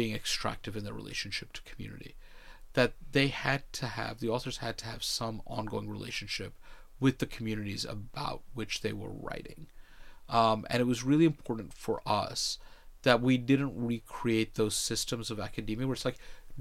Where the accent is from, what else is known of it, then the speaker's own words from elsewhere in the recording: New York, United States; American-born Muslim, which is surprisingly not as unusual as most Islamophobes would have you think, but born and bred in New York, which was obviously an important part of the narrative